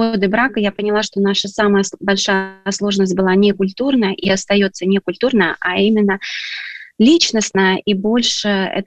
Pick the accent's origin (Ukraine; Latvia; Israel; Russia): Russia; то, что я воспитывалась в России